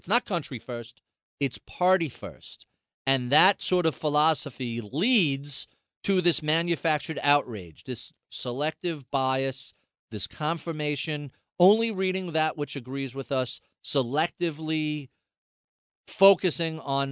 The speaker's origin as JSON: {"language": "English", "region": "New York", "country": "United States", "tie": "born or raised there", "said": "This is not the party I grew up with in Nassau County."}